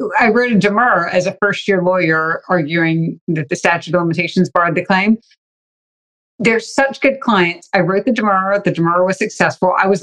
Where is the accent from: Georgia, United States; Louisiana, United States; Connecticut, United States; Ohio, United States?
Louisiana, United States; And I'm from Louisiana.